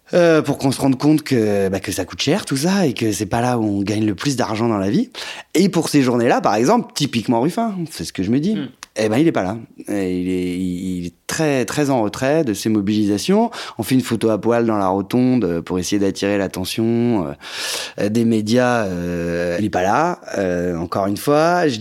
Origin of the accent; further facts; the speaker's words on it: Lyon, Auvergne-Rhône-Alpes, France; moi, je viens de Lyon, de Sciences Po Lyon.